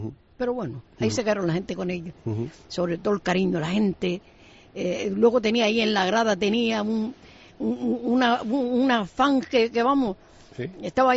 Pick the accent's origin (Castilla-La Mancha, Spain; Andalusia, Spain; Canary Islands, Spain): Canary Islands, Spain; El Tablero; Claro, yo nombro a mi pueblo, el tablero, todo el mundo se vuelve loco.